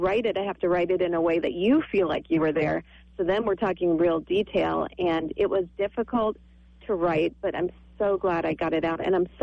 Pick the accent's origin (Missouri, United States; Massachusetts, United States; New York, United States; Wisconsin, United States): New York, United States; Long Island; Long Island, New York.